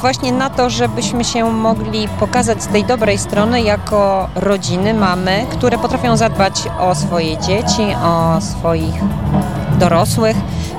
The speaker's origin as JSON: {"language": "Polish", "town": "Gaj", "region": "Masovian Voivodeship", "country": "Poland", "said": "Jesteśmy z Gaju pod Wyszkowem, to tuż za Wisłą."}